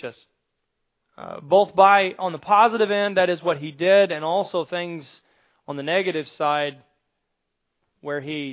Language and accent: English; Chatham, Illinois, United States; When I was a kid, growing up in Chatham, many of you probably came to the house.